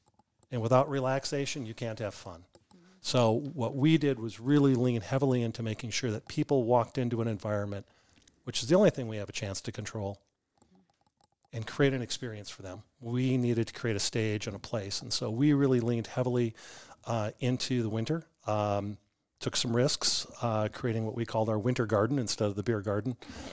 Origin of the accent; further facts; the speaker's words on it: United States; it's just was different than what I grew up here in the United States